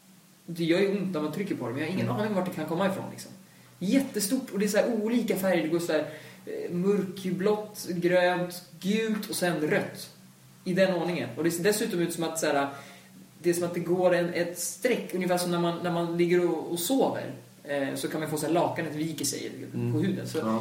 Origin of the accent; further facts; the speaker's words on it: Sweden; hur jag är uppvuxen i Sverige och så vidare